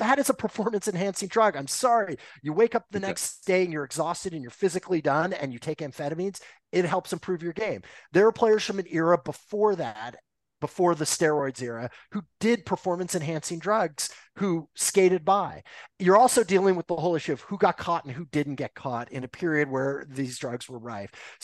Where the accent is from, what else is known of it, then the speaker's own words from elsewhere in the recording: Los Angeles, California, United States; I grew up in Los Angeles. Fernando Mania was a thing.